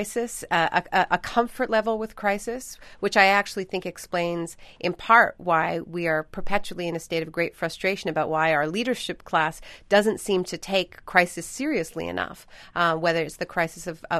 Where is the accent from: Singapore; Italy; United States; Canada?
Canada; being a Canadian and, you know, living in a, you know, having grown up in a context, you know, with public health care